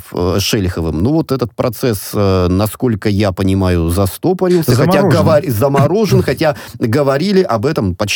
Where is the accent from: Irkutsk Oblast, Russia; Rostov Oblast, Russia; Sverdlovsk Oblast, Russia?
Irkutsk Oblast, Russia; Irkutsk; поскольку я родом из Иркутска